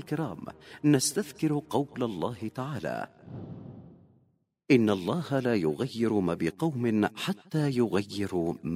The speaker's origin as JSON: {"language": "Arabic", "country": "Yemen", "said": "ونحن كشعب يمني"}